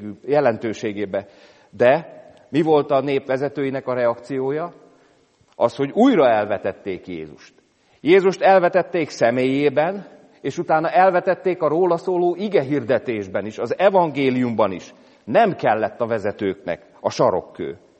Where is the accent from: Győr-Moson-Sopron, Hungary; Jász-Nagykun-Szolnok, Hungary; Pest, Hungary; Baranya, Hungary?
Pest, Hungary; Tápiószele; az a falu, ahonnan én jöttem, most már város, Tápiószele